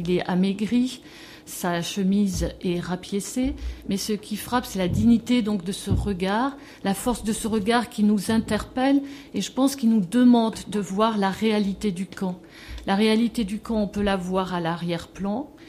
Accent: Nouvelle-Aquitaine, France; Je tiens à préciser que je suis originaire des Pyrénées-Atlantiques. J'enseigne à Bordeaux.

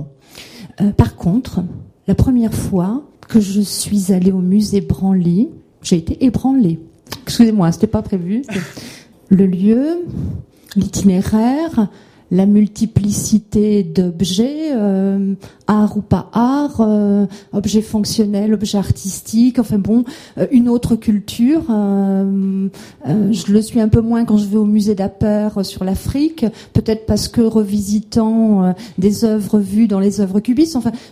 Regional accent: Flanders, Belgium; Je suis une Flamande d'origine, donc en reconnaissance quand je suis à Bruges, à Bruxelles

